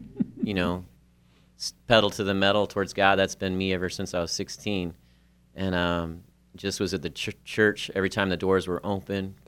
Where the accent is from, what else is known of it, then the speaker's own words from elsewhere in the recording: Oregon, United States; About me. I'm an Oregon boy, born and raised in Oregon.